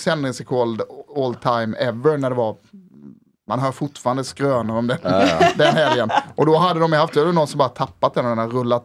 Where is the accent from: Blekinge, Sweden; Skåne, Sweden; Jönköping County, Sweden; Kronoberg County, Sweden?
Kronoberg County, Sweden; Hovmantorp; Min farsa var karnevalsgeneral i Hovmantorp, där jag kommer ifrån.